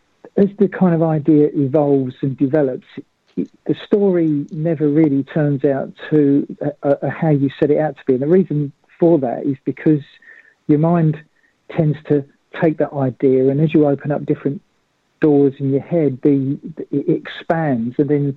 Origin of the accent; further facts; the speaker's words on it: East of England, United Kingdom; I grew up in Essex. And I'm still living in Essex, actually. But this, which isn't too far from London